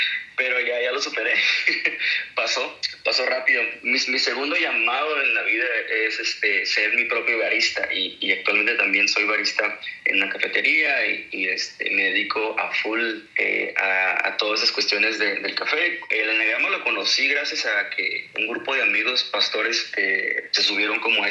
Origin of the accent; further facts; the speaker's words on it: Ensenada, Baja California, Mexico; soy de Ensenada, Baja California, acá en México. El mejor clima, los mejores mariscos. Tengo 30 años